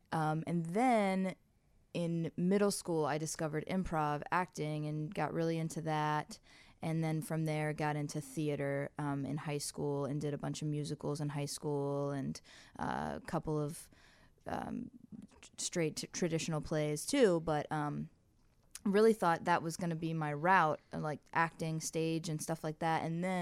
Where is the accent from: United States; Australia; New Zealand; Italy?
United States; Orlando, Florida; now in Los Angeles, United States; I'm from Orlando, Florida originally, and I currently live in Los Angeles.